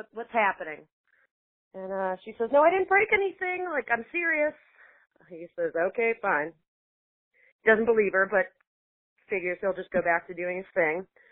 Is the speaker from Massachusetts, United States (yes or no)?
yes; Winthrop, Massachusetts, United States; I am originally from Winthrop, Massachusetts. That's actually where the ghost story takes place, was my family house in Winthrop.